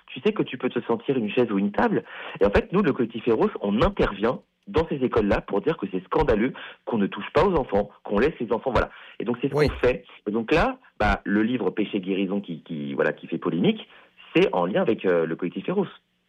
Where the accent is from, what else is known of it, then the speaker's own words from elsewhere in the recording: France; nous, le wokisme, nous, on l'a pris à temps en France.